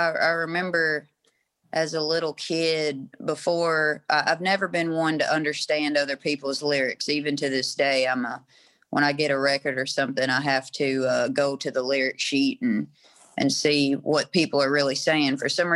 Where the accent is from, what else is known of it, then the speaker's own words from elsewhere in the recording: Hickman, Kentucky, United States; also born or lived in Western Tennessee; now in Murray, United States; Well, I was born in Western Tennessee, but yeah, raised in Kentucky. Originally, I'm from a little river town called Hickman, Kentucky, that's on the Mississippi River, and it's the most western tip, but currently I reside in Murray, Kentucky.